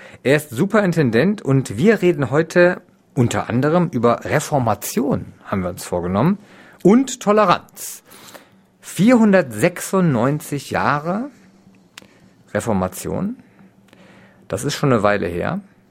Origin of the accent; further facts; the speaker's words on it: Lower Saxony, Germany; Und bei uns in Ostfriesland heißt das ja in erster Linie